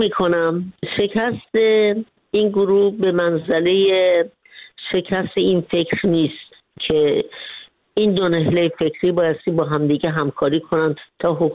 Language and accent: Persian; Iran